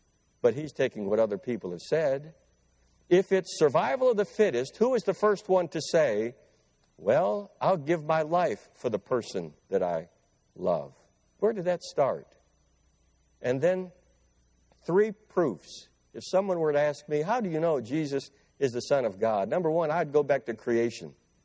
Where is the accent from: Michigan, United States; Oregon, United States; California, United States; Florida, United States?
Michigan, United States; Flat Rock; I grew up right in Flat Rock, right between Dearborn and Toledo.